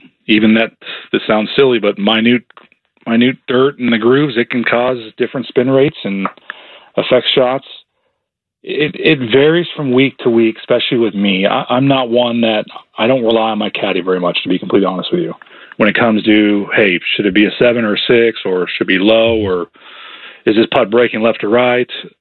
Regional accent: Arizona, United States; now in Ohio, United States; I mean, I grew up in Arizona. That didn't exist. But now in Ohio, we have winners, a lot of people playing virtual golf.

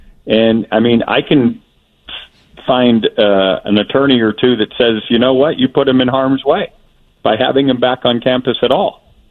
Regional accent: Wisconsin, United States; born there; I was born in Wisconsin.

